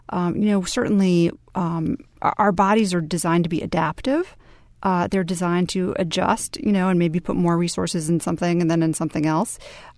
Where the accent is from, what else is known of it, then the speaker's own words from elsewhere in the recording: United States; which is not something I really expected to see being an American